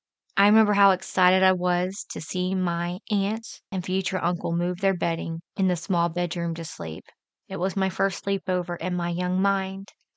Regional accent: New Jersey, United States; I grew up in South Jersey. The neighborhood's property directly next to me was owned by the Emperor and Empress of Philippine Islands, Ferdinand Marcos.

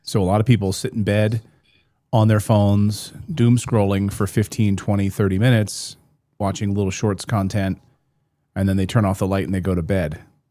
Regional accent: Pennsylvania, United States; Well, you could live like I grew up in Pennsylvania. You know, you could live like the Amish, right?

